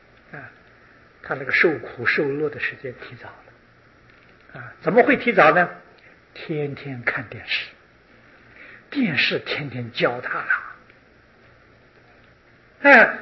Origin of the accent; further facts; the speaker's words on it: China; 在没有受的这个前面呢，我们中国人常讲叫天真呐、啊。